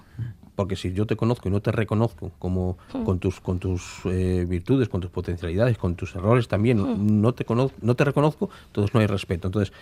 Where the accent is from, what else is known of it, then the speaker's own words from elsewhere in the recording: Bilbao, Basque Country, Spain; Mi padre tiene 74 años y ha nacido en la calle Santa María. Somos de Bilbao de toda la vida. Somos más vascos que muchos vascos